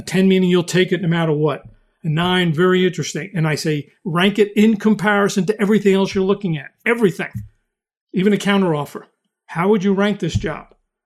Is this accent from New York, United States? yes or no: yes; New York, United States; I'm from New York and I've lost search assignments because I'm forceful